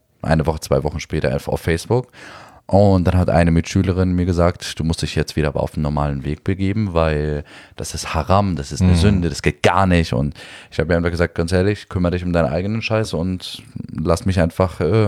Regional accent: Berlin, Germany; Neukölln, wo ich aufgewachsen bin

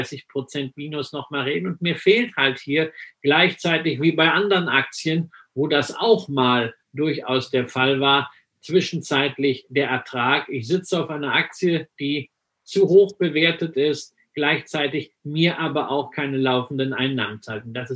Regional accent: West Germany, Germany; weil ich bin ja im Westen groß geworden.

